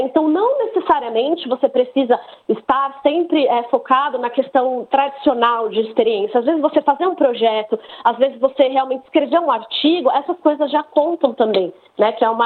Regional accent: Brazil; moved away as an adult; now in Australia; eu vim do Brasil como sponsor já. Eu, na verdade, nunca nem tinha saído do Brasil, quando eu vim para cá, foi a primeira vez que eu fiz uma viagem internacional, foi para vir para a Austrália. O que facilitou foi a questão que eu já falava inglês, né, lá no Brasil

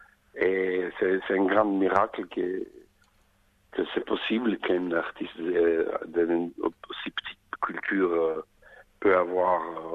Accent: Sarajevo, Federation of Bosnia and Herzegovina, Bosnia & Herzegovina; French is a second language; Je suis de Sarajevo

